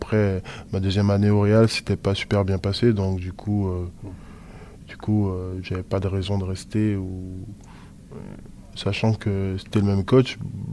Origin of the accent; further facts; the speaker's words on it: Guadeloupe, France; moi j'ai grandi en Guadeloupe où les joueurs ne sont pas payés et je connaissais que la Guadeloupe, quoi.